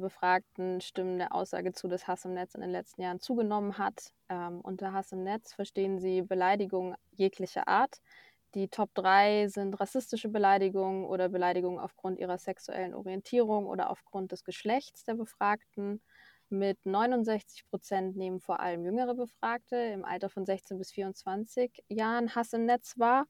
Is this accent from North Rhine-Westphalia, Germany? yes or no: no; Munich, Bavaria, Germany; Ich bin im Süden aufgewachsen, in München, habe die Alpen vor der Haustür gehabt, habe dort in der Nähe in Baden-Württemberg auch studiert, meinen Bachelor.